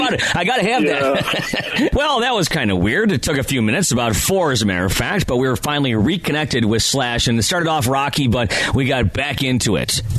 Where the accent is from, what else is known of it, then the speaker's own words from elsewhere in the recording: Buffalo, New York, United States; When I was a kid, I grew up in Buffalo, and you just played there at one of my friends' places.